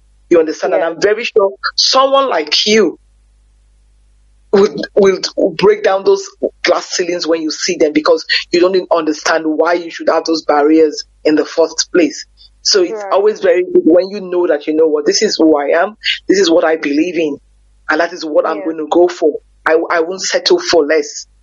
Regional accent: Nigeria; now in South Africa; being black, being a Nigerian woman is one of and being based in South Africa

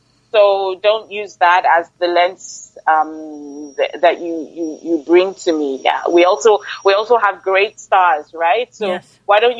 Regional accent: Nigeria; I'm Nigerian by nationality. I'm female by gender.

